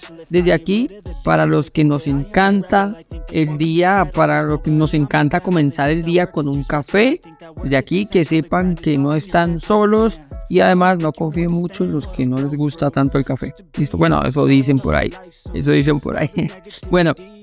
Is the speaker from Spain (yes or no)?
no; Colombia; los colombianos se supone que todos deberíamos de hablar paisa, pero pues no, hombre, no somos todos paisas, tenemos diferentes acentos.